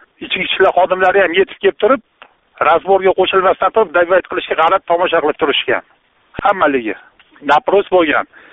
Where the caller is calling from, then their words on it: Tashkent, Uzbekistan; Toshkentlikman.